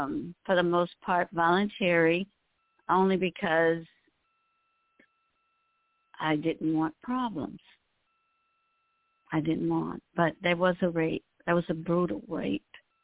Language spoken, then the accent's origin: English; Mississippi, United States; I'm from Mississippi, as I said, but my family is spread out all over the United States.